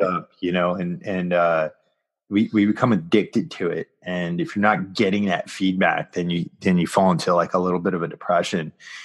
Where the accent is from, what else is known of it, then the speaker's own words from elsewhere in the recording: East Coast, United States; Like always helped me to feel better. And, you know, I remember, cause I grew up on the East Coast, and, you know, during the winter time, nobody does cardio over there.